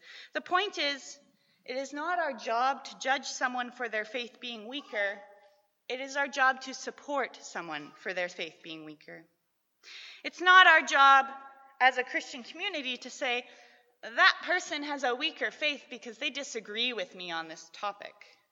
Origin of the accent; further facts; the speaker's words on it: Manitoba, Canada; I'm from Manitoba